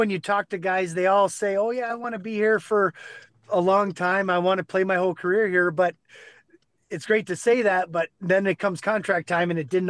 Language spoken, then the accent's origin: English; United States; So to have that, Matt, like, even though I'm American, it's the same thing.